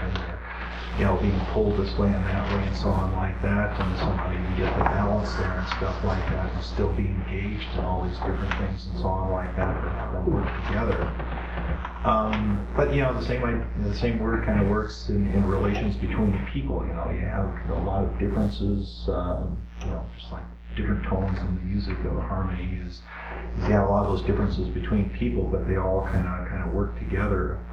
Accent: Seattle, Washington, United States; I'm from Seattle

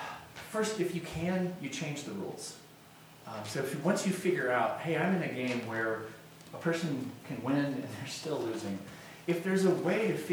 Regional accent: Portland, Oregon, United States; I'm from the Portland area.

